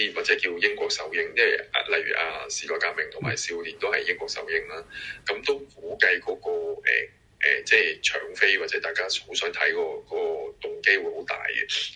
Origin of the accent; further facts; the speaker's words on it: Hong Kong; 香港的情況很惡劣，我們香港人的狀態 很模糊，或者很混沌